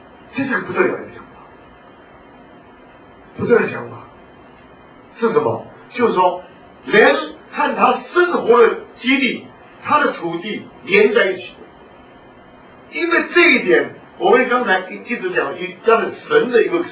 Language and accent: Chinese; Miaoli County, Taiwan; 我这个是很意外的，我是苗栗人，很意外的被邀请来新竹来给各位做这个报告。